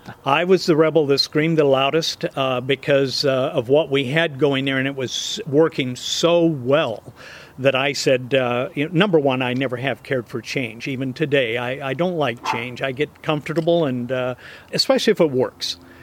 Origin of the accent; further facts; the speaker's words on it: Douglas, Wyoming, United States; also born or lived in Casper; And by the way, I was born in Casper, raised in Douglas, and then went back to Casper.